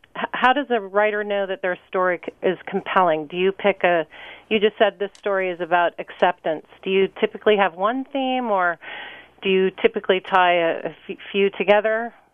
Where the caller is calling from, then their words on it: Saratoga, United States; I'm calling from Saratoga.